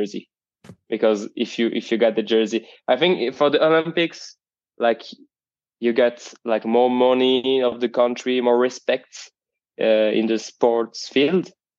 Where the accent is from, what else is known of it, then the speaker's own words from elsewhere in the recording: Switzerland; first language French; English is a second language; Yeah, I speak French. So this is my mother language. But I also speak German